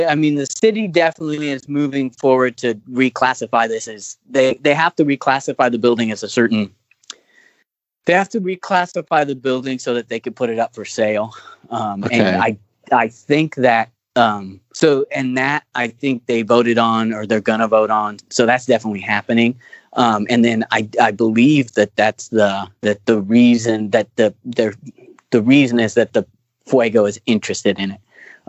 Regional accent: Kingsburg, California, United States; He was big for me because I'm from Kingsburg and he's a Kingsburg guy.

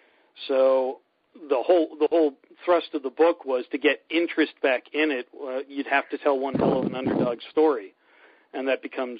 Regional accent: Canada; Because, remember, I'm Canadian.

